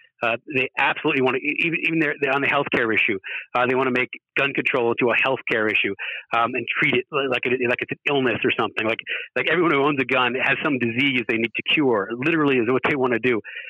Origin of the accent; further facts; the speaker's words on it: United States; because I'm the American there, and the South Africans especially don't want to hear that from an American.